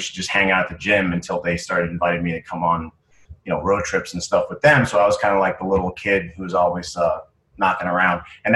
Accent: Boston, Massachusetts, United States; So I'm from Boston, so my dream was to come back and be like the local Boston, like Channel 4, 5, or 7 sportscaster.

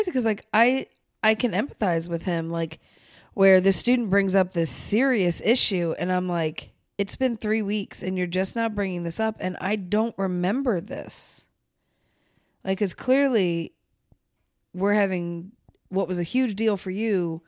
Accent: Ohio, United States; No, because I grew up with that in Ohio.

